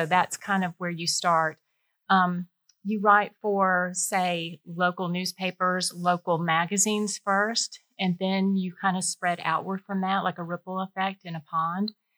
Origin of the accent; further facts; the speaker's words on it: Georgia, United States; I like Georgia. I was born and raised in Georgia. I know a lot about the people.